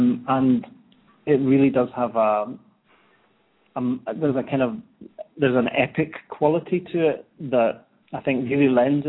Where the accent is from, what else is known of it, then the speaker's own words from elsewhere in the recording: Glasgow, Scotland, United Kingdom; moved away as an adult; now in United States; So I'm from Glasgow in Scotland, and I worked in theatre. For about 15 years over there